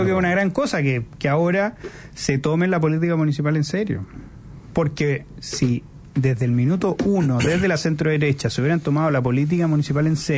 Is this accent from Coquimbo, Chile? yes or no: no; Cerrillos, Santiago Metropolitan Region, Chile; Yo soy de Cerrillo y por lo tanto siempre me tocaba ir a Maipú.